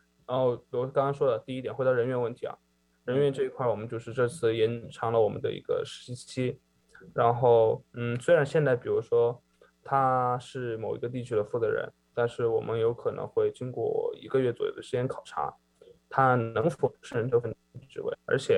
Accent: Chongqing, China; 对，从我家乡重庆出发的。

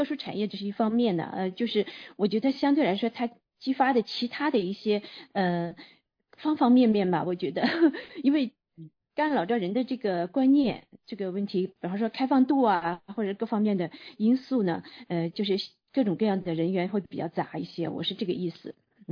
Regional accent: northern China, China; 因为我是北方人嘛

